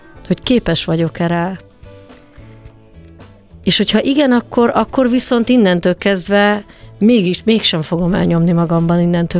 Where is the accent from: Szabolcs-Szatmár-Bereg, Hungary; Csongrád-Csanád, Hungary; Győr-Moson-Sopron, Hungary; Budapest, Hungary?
Budapest, Hungary; also born or lived in Zalaegerszeg; 4 éves koromban felköltöztünk Budapestre.